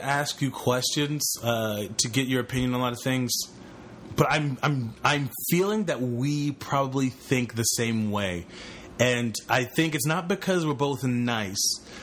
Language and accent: English; Canada; And I'm a Canadian, yeah.